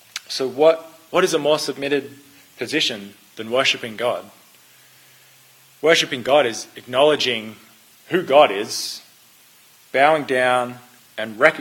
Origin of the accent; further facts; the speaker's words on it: Queensland, Australia; I am not a Blues supporter. I am a Queenslander. Go Queensland.